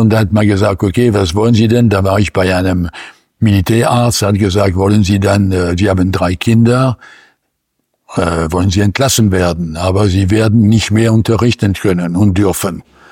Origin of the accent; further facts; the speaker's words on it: Reims, Grand Est, France; werde im nächsten Monat in meine Heimatstadt Reims eingeladen